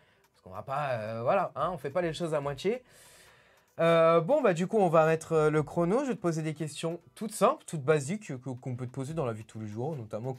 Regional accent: Paris, Île-de-France, France; je suis un Parisien.

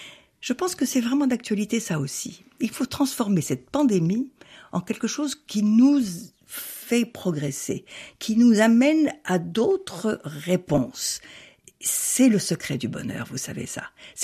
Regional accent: Russia; je suis costaud, je suis baraquée, je suis charpentée, je suis russe.

